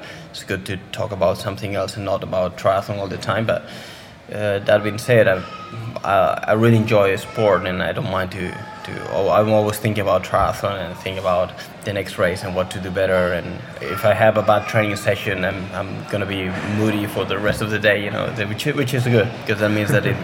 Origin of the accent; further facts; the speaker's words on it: Spain; English is a second language; I started playing football like most of the kids in Spain. Then I joined the swim club of my hometown